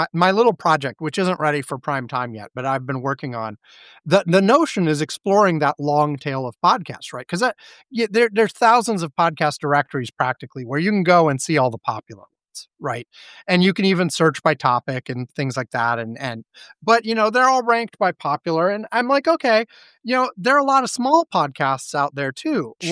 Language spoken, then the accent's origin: English; Michigan, United States; We are from West Michigan, and we are best friends who have had a love for the things that go bump in the night for years.